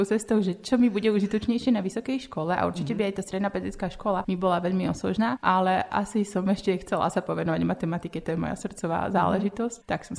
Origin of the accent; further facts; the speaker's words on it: Levoča, Prešov Region, Slovakia; tým, že som rodáčkou z Levoče, tak asi to je tým dôvodom, prečo som práve v tomto štúdiu